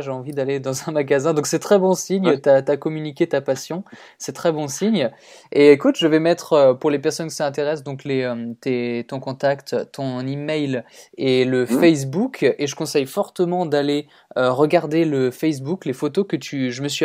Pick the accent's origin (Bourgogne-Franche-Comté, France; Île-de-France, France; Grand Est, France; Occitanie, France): Grand Est, France; Strasbourg; Je me demandais d'où c'était cet accent. Alors moi, je